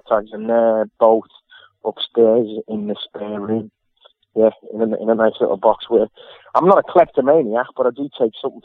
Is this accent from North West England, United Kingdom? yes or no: yes; North West England, United Kingdom; accent: Scouse; because he's another little scouser, so me and Phil used to have a laugh